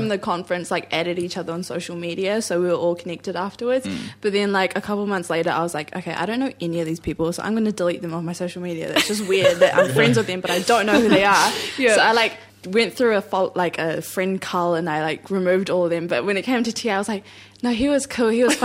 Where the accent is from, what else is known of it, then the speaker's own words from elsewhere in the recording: New Zealand; I'm a Kiwi.